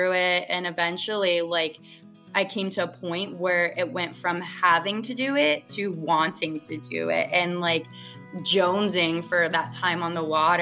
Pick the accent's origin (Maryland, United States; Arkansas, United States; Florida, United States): Florida, United States; West Palm Beach; Yeah, I'm a South Florida native. Ever since I was born in West Palm Beach, I've kind of lived all over the county.